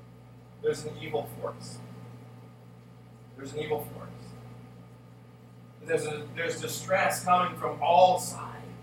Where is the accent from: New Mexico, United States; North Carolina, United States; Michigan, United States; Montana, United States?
Montana, United States; I grew up in Montana, and in Montana there are spiritual things happen.